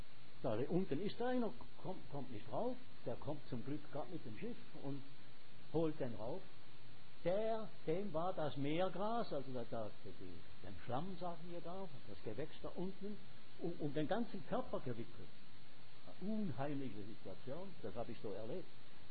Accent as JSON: {"language": "German", "region": "Schaffhausen", "country": "Switzerland", "tie": "born or raised there", "said": "Ich habe mal als Bub in Schaffhausen, eine Badanstalt im Rhein, habe ich mich da gerade hingelegt"}